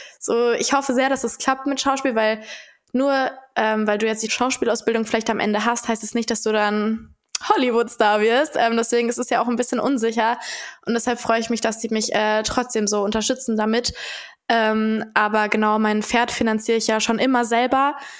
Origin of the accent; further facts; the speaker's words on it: Dortmund, North Rhine-Westphalia, Germany; Und ich komme ja selber aus Dortmund